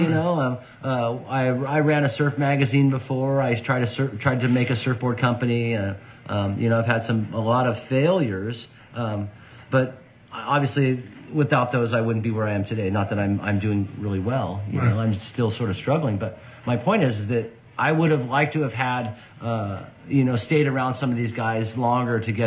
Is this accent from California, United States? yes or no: yes; Capitola, California, United States; Yeah, raised